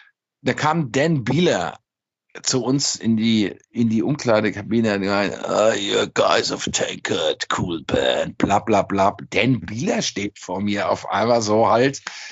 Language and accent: German; Hesse, Germany; würden wir auf Hessisch sagen